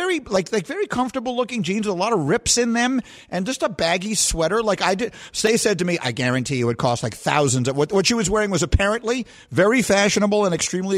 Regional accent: New York, United States; I grew up in New York, as you may know, and I went to a lot of Broadway shows as a kid

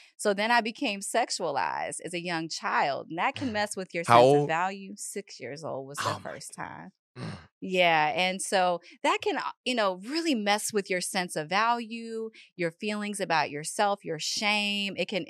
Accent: Baltimore, Maryland, United States; You know, I'm from Baltimore, so they call us Shorty up there.

